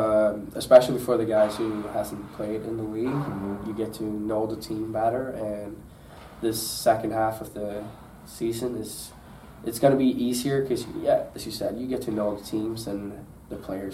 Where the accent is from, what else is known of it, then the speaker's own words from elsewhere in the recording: Finland; also born or lived in Malmö, Sweden; now in North America; I was down in Malmö for 2 years, and then I came back. And so it's my hometown, my home team, so I felt a lot of pride playing for Finland.